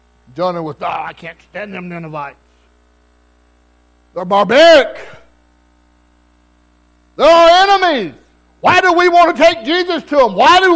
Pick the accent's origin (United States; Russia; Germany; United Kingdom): United States; Southern United States; Now, I'm from the South. I'm from the Bible Belt.